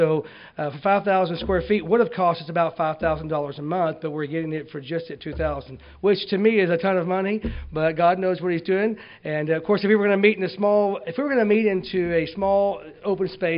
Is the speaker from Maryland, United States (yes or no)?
no; Texas, United States; But I'm a Texan, so I'm glad to be home.